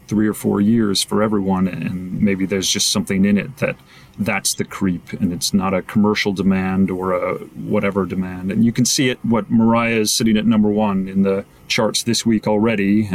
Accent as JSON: {"language": "English", "country": "United States", "said": "as because I'm American, I'll use it as a reference point, Thanksgiving"}